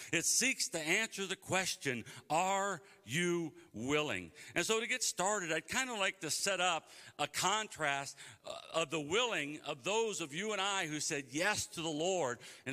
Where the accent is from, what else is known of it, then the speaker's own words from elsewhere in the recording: Cleveland, Ohio, United States; I'm from Cleveland, Ohio, and that's where the Rock and Roll Hall of Fame is